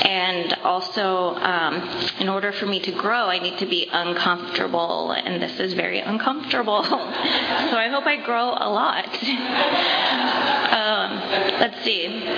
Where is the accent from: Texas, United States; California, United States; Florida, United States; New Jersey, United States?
California, United States; Visalia; I grew up here in Visalia, and so I started my drinking career in Visalia.